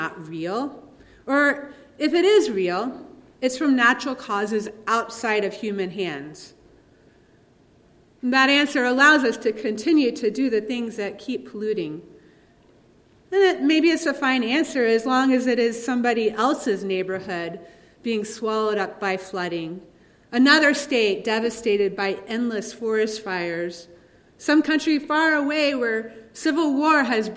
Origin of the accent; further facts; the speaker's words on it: the South, United States; One thing I like about Rachel Held Evans is that she speaks from her Southern perspective, and I'm a Southerner too.